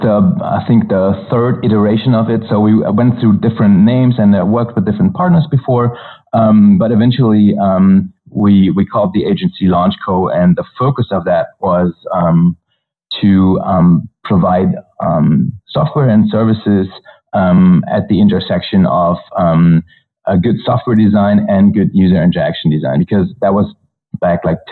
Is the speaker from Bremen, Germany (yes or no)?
no; Berlin, Germany; also born or lived in France; I'm from Berlin, Germany. That's where I was born and raised. And then I spent my a lot of my high school time I spent in France. I speak fluently French